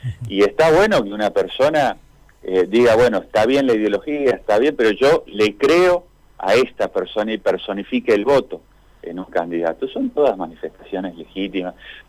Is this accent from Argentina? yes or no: yes; Argentina; somos todos argentinos